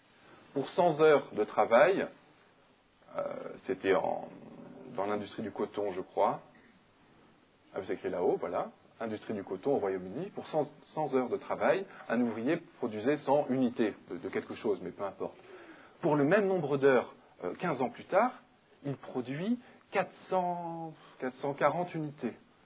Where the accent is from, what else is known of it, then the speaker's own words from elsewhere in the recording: Rennes, Brittany, France; je crois que vous savez que je viens de Rennes, j'ai mis 2 h 05 min pour venir de Rennes.